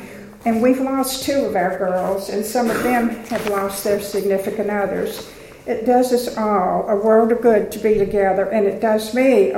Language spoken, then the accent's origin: English; Aiken, South Carolina, United States; born there; I was born in the Aiken County Hospital that I hear they're going to tear down.